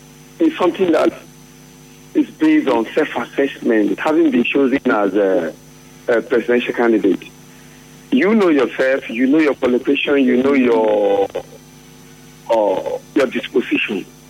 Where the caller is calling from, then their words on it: Port Harcourt, Rivers, Nigeria; I'm calling from Port Harcourt.